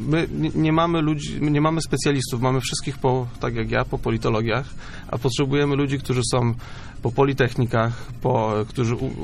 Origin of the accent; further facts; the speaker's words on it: Kościan, Greater Poland Voivodeship, Poland; Tak, ja jestem z Kościana.